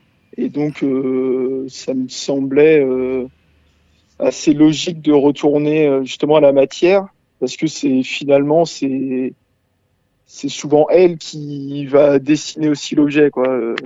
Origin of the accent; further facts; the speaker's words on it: Brittany, France; moi je viens de Bretagne, donc j'ai connu le bord de mer, les tempêtes.